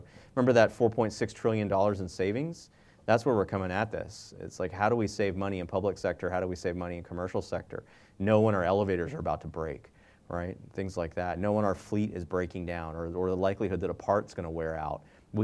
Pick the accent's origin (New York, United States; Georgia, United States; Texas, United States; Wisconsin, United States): Georgia, United States; Atlanta; I live in Georgia, I'm from Atlanta, and we like barbecue.